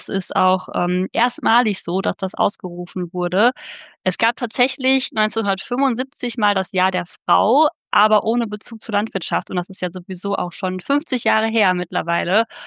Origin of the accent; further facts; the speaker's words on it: Dorsten, North Rhine-Westphalia, Germany; ich komme aus Dorsten